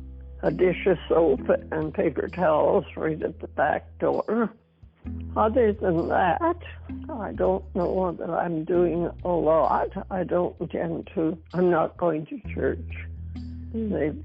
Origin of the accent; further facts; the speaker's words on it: Winnipeg, Manitoba, Canada; born there; I was born on April the 24th, 1919, in Misericordia Hospital in Winnipeg, in the middle of the Spanish flu.